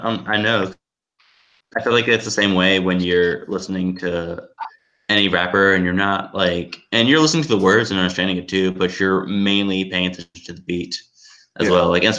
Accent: Atlanta, Georgia, United States; because like I'm from Atlanta, so like I understand like how like big like … 100,000 is

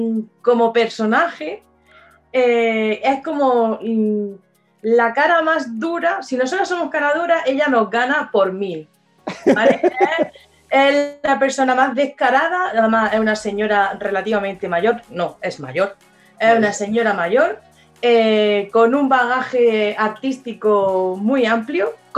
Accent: Almería, Andalusia, Spain; yo soy almeriense de pura cepa, ¿vale?

